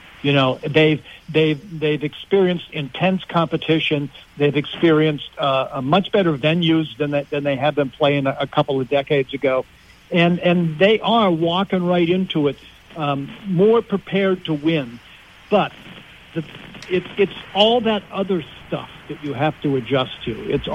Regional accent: Pennsylvania, United States; I grew up in Western Pennsylvania. I'm an Arnold Palmer guy.

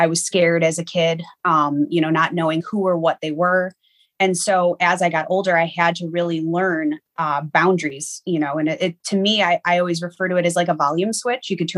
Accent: Niagara Falls, New York, United States; The area that I grew up in is very historic. I grew up in Niagara Falls, New York.

